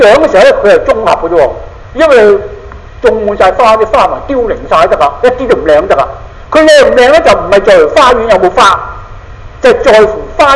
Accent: Guangdong, China; 即係我哋廣東人，我中國人

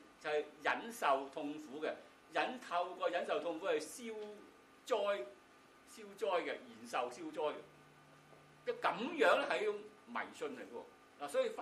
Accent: China; 咁我中國人咧就唔係喎，就狗我食喎，中國人。

